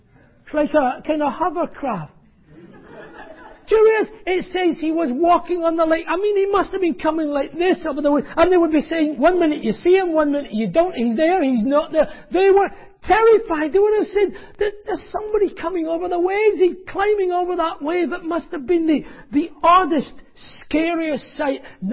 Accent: Scotland, United Kingdom; accent: Scottish; because you will have guessed that I'm Scottish. Get used to it.

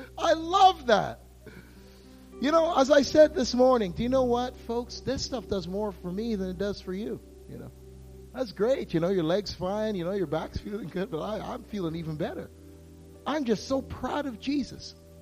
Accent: Canada; By the way, I'm not American, okay? I'm Canadian.

